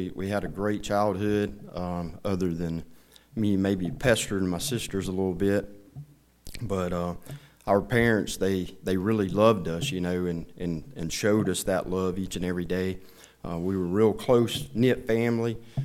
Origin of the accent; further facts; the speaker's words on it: Paul, Alabama, United States; also born or lived in Evergreen, Alabama; So, I was born in Evergreen, Alabama in 1961. I'm getting old like Brother Gene, but I grew up in a little community called Paul, Alabama.